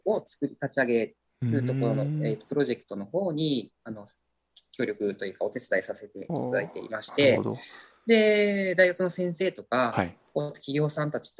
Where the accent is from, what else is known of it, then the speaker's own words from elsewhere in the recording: Keihoku, Kyoto, Japan; 自分が生まれ育ったルーツというか、この自分がすごい経験してきたこの京北での暮らし